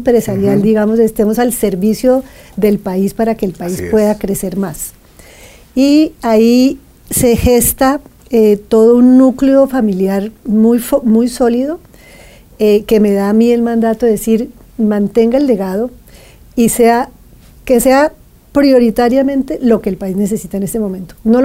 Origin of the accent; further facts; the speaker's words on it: Colombia; como colombianos